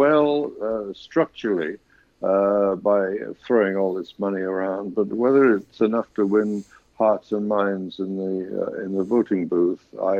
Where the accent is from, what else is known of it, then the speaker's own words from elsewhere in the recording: New York City, New York, United States; Mike Bloomberg, former mayor of my hometown, is certainly, you know, behaving like a billionaire who wants to buy the election